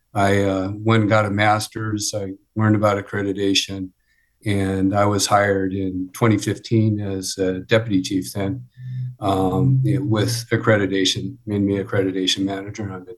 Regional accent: Santa Cruz, California, United States; I grew up in Santa Cruz working for a family business, which happened to be environmental consulting.

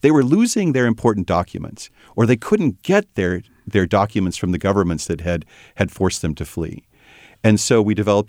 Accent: United States; But I am deeply concerned as an American about our absence from those situations

